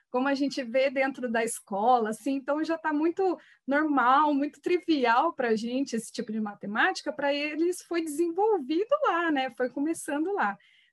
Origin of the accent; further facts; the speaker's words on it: Bauru, São Paulo, Brazil; eu tenho 28 anos, eu sou natural daqui de Bauru mesmo